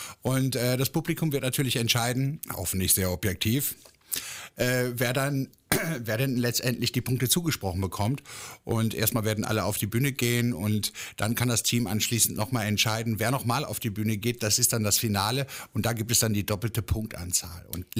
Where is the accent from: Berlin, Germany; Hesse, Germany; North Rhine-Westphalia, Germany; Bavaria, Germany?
Berlin, Germany; Das können wir als Berliner gerne sagen